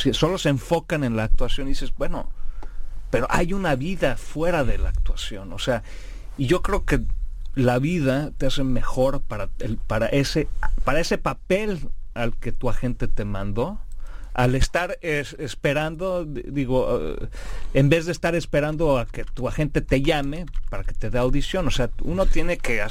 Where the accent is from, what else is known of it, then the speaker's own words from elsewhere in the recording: Mexico City, Mexico; Tú y yo, pues, somos mexicanos, nacimos en México. Digo, tú eres regiomontano, yo soy chilango, pero pues, y a lo mejor, pues tú eres un poquito más güero que yo soy un poco más moreno